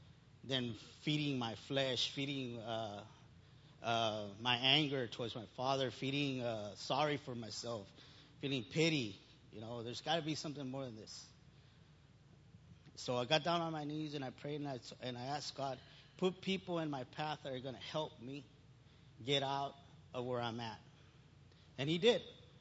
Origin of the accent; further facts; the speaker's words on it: Houston, Texas, United States; I grew up in Houston, so my addictions led me to bad decisions.